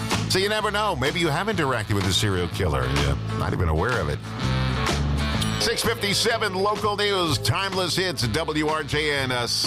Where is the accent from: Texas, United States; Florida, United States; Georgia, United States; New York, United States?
New York, United States; Massapequa; He lived 10 blocks from me when I was growing up in Massapequa, New York.